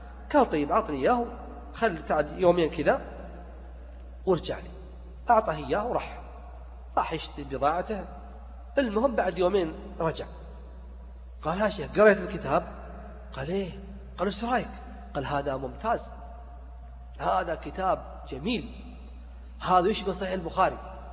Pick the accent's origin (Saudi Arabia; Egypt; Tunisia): Saudi Arabia; حنا في السعودية